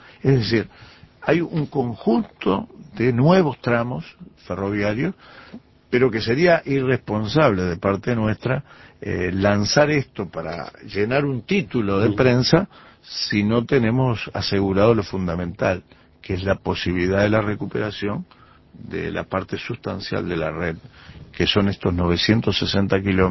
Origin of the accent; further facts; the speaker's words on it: Canelones, Uruguay; Hace muchísimos años, yo que soy canario lo sé, que se reclamó, pero nunca se aprobó ese puente.